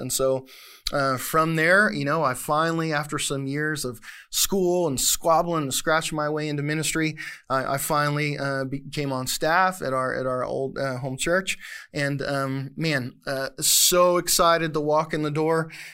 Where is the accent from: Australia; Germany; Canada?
Canada; Not only do I have this sweet international flavor of being a Canadian man of mystery, but I also have this Han Chinese tinge in my blood.